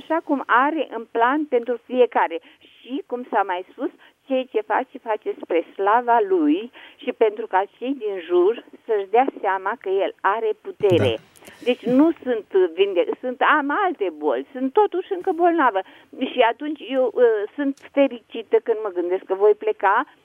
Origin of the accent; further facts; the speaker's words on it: Suceava County, Romania; am visat că sunt din Suceava și am visat că plecam spre la țară